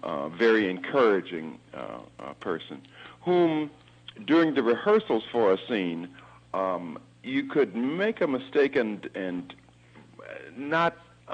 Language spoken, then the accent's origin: English; Berkeley, California, United States; moved away as an adult; also born or lived in New York; I'm actually from Berkeley, California. I had left there years ago, headed for New York. I was a theater teacher there.